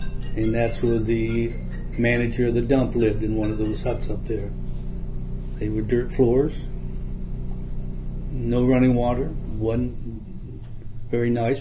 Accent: Caledonia, Ohio, United States; also born or lived in Marion; I was born in Marion, Ohio. My folks owned a property out on Oak Grove Avenue.

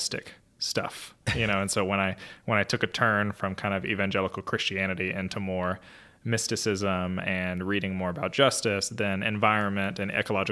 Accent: LaGrange, Georgia, United States; I grew up in LaGrange, mm-hmm, south of Atlanta.

